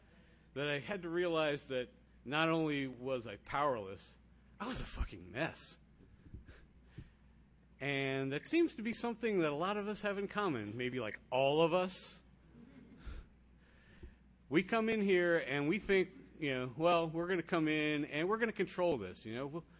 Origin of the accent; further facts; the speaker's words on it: Manassas, Virginia, United States; now in Southern Maryland, United States; And I say I'm from the Battlefield area, which is out by Manassas. I actually live over in Southern Maryland, but most of my meetings take place in Battlefield, so it's still my home.